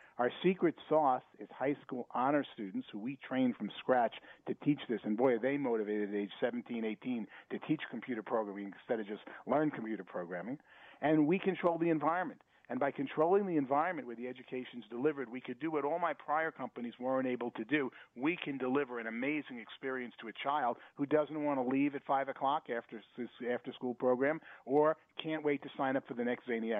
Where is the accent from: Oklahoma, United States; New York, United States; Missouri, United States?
New York, United States; Long Island; also born or lived in Brooklyn; I was born in Brooklyn, New York, when Brooklyn was not a fashionable place to be, and escaped to Long Island, where I went to high school